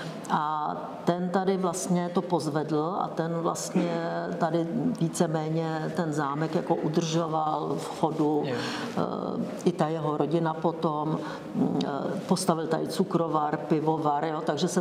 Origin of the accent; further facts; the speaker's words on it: Prague, Czechia; Já jsem z Prahy